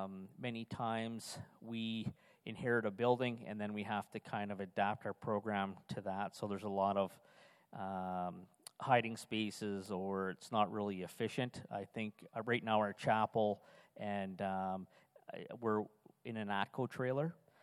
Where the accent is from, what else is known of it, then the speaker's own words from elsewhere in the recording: Edmonton, Alberta, Canada; You know, I'm from Edmonton.